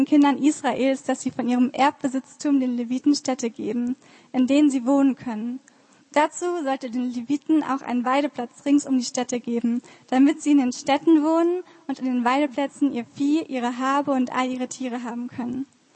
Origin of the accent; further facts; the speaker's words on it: Frankenberg, Germany; Ich komme aus Frankenberg